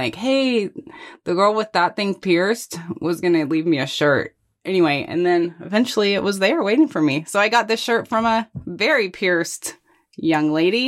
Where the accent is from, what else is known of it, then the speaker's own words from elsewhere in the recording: Arizona, United States; So growing up in Arizona, you asked what are some things I remember.